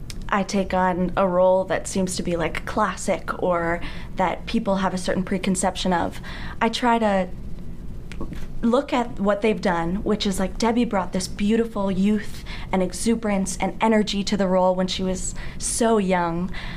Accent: New York, United States; I grew up on Long Island, and funny enough, my parents are both doctors.

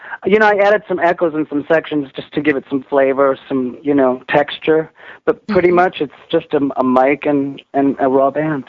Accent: New York, United States; I'm a singer from New York.

